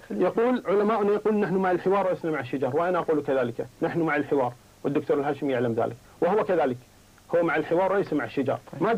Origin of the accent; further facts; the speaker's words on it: Kuwait; أنا من أهل الكويت، أنا أعلم منك بذلك